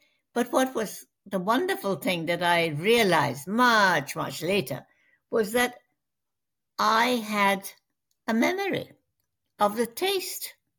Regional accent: Delhi, North India, India; now in London, United Kingdom; I did everything the boys did. I played with them. I played cricket. I went fishing. I went swimming in the river behind our house.

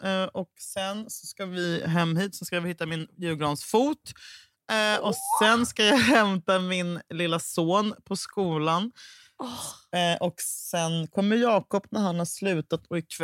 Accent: Huddinge, Stockholm County, Sweden; Alltså jag är fortfarande en blyg tjej från Huddinge.

